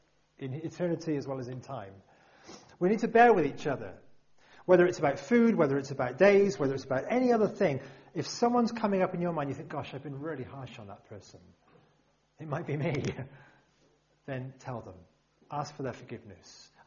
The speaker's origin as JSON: {"language": "English", "country": "United Kingdom", "said": "We're British. We're very good at looking great and being nice and being together and it's all lovely."}